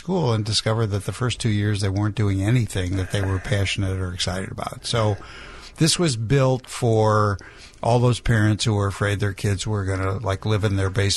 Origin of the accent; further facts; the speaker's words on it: Highland Park, United States; also born or lived in St. Louis; Before in Highland Park and before that in St. Louis.